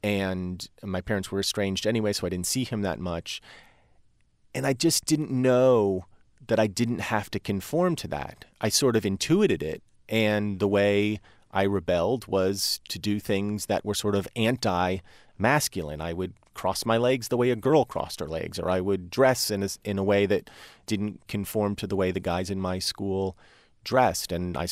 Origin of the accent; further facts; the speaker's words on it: New Jersey, United States; Well, I grew up in New Jersey in, you know, my formative years were kind of the mid-80s. And the mid-80s in New Jersey became kind of like ground zero for American culture in general.